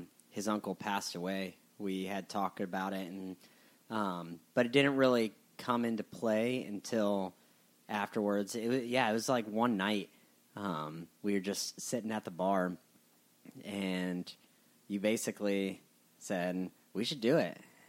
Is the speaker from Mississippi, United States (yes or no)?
no; Colorado, United States; also born or lived in Florida; I was born in Florida, but I wasn't raised in Florida. I was raised in Colorado.